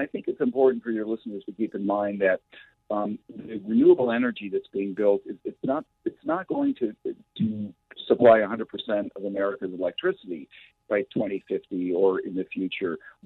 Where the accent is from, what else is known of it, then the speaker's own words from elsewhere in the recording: Michigan, United States; I'm from Michigan, and Michigan went through a very big wind development stage in the last decade.